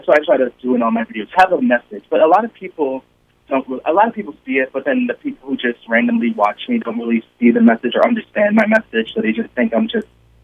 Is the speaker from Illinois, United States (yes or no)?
no; Brooklyn, New York, United States; Plus, I'm from Brooklyn, born and raised, so I have that Brooklyn attitude also.